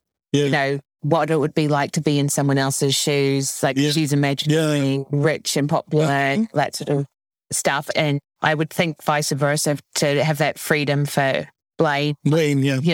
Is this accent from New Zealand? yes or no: yes; New Zealand; I grew up in New Zealand, in my defense.